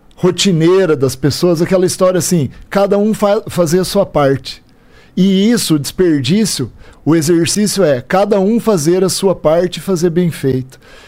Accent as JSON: {"language": "Portuguese", "town": "Cascavel", "region": "Paraná", "country": "Brazil", "tie": "born or raised there", "said": "um prazer retornar à minha cidade natal."}